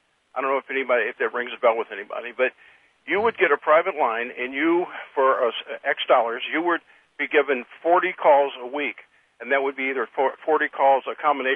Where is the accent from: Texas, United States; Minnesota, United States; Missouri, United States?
Missouri, United States; St. Louis; I grew up in Walnut Park up in North St. Louis County back in the 40s and 50s.